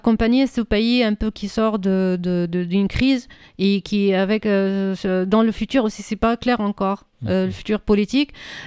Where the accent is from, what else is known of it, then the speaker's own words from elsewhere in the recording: Syria; comme poétesse syrienne